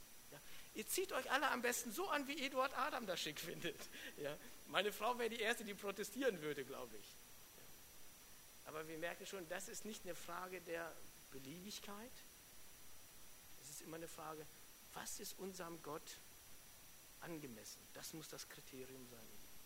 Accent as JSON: {"language": "German", "town": "Wolfsburg", "region": "Lower Saxony", "country": "Germany", "said": "Also wie ihr wisst, ich komme aus Wolfsburg"}